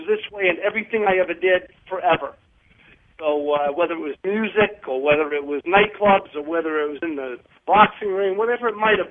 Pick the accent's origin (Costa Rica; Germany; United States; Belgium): United States; Northeast; I grew up in the Northeast. I don't get specific because I still got relatives there.